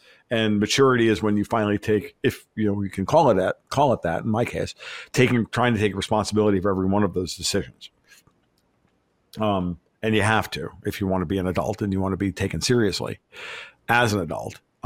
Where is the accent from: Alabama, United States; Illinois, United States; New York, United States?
New York, United States; he clearly looks back on that guy that I grew up with in New York.